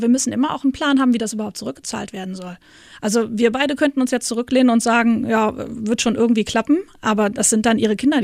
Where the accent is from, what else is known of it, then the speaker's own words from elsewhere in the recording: Rhineland, Germany; als Rheinländerin sowieso, dass wir eben auch zeigen, also wir sind normale Menschen